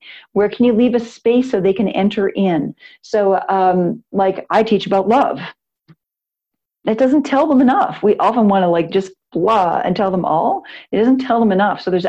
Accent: Calgary, Alberta, Canada; I'm from Calgary, Alberta, Canada.

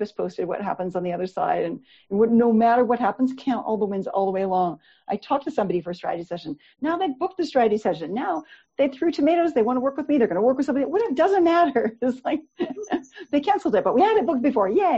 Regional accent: Canada; I'm Canadian.

